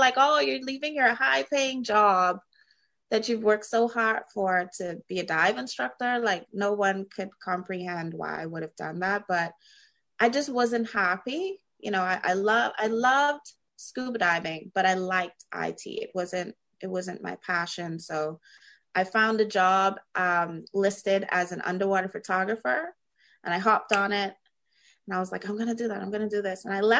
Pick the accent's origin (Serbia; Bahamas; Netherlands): Bahamas; Nassau, New Providence; now in San Salvador, Bahamas; Okay, I'm from Nassau, so I was born and raised in Nassau.